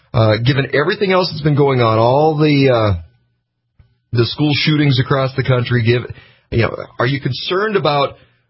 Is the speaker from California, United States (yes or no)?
no; Fargo, North Dakota, United States; It's not my bias, not from growing up in Fargo, but it's something that's there